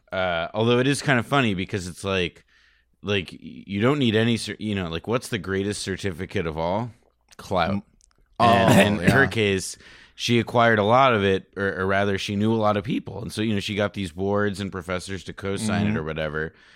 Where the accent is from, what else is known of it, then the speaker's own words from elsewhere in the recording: Montclair, New Jersey, United States; I am from Montclair, New Jersey, where a lot of the show is shot